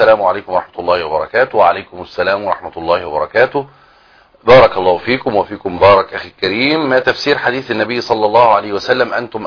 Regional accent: Morocco; من المغرب

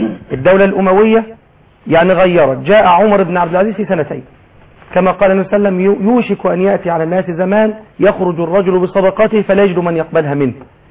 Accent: Egypt; احنا كشعب مصري

